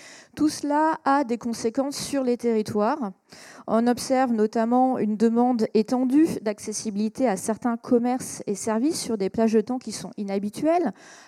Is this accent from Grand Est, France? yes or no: yes; Reims, Grand Est, France; Moi, je viens de Reims, qui est une ville moyenne